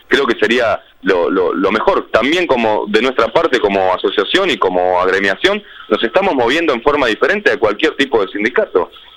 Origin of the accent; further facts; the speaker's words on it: Uruguay; Yo como trabajador y como uruguayo estoy sin trabajo.